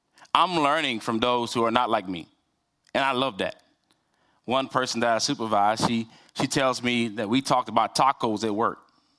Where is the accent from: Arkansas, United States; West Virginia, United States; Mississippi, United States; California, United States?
Arkansas, United States; Anthonyville; I was raised in Arkansas. Pig Suey, I don't know if y'all know anything about that, but I was raised in a place called Anthonyville, Arkansas.